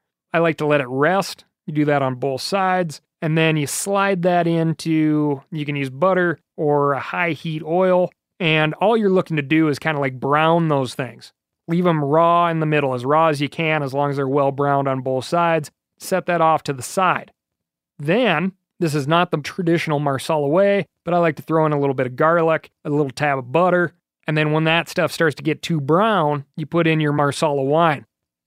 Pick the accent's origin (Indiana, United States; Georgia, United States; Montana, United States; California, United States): Montana, United States; In fact, here in my home state of Montana, the Department of Wildlife just did a shameful act